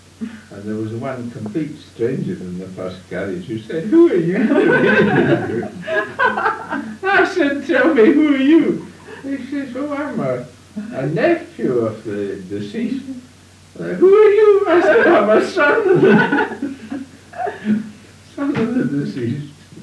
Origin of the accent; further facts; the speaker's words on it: Glasgow, Scotland, United Kingdom; born there; I was born in Glasgow. I was the result of a union between a Highlander, my father, and a Lowlander, my mother